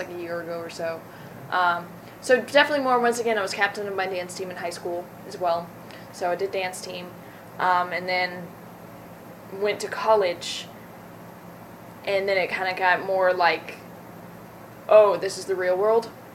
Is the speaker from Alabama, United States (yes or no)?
no; Kentucky, United States; Yes, I was born and raised in Kentucky.